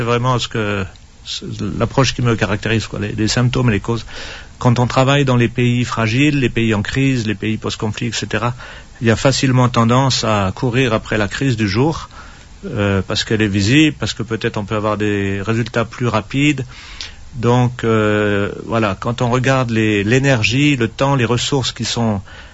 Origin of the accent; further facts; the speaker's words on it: France; Je suis français, mais je voulais toujours travailler comme agronome à l'étranger.